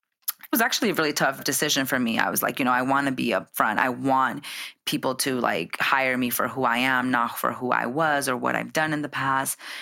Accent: Tucson, Arizona, United States; also born or lived in California; I'm from Tucson and I'm from Cali. All I see is Mexicanos, you know, and white folks and a little bit of black folks.

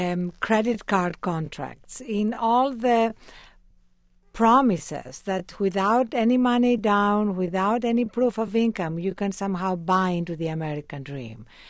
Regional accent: Athens, Attica, Greece; English is a second language; moved away as an adult; now in United States; growing up in Athens and knowing a lot of people who were coming to America in pursuit of a better life.

